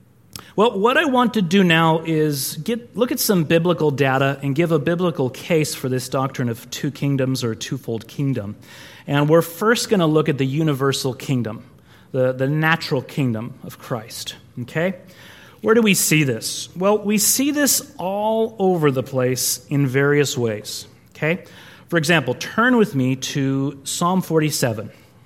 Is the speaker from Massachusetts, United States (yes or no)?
no; California, United States; especially when I said I was from California